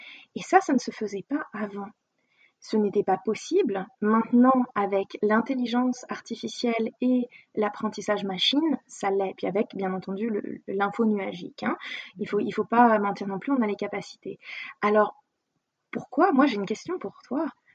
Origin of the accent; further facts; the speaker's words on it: Paris, Île-de-France, France; je suis parisienne, donc ça colle bien.